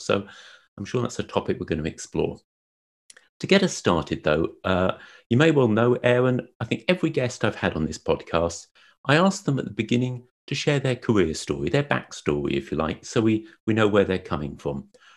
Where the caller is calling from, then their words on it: Newport, Wales, United Kingdom; And I'm still coming from Newport, South Wales, everybody. So there's our distance.